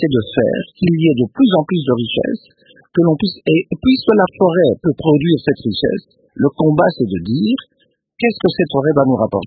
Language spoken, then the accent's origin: French; Ecuador; French is a second language; Je suis de l'Équateur, je sais bien que je viens d'une province malheureusement très pauvre.